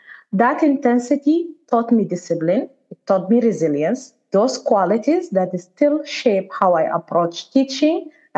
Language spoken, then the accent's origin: English; Sudan; I was born and raised in Sudan, a very beautiful, very big country with incredible people, with a very rich resources.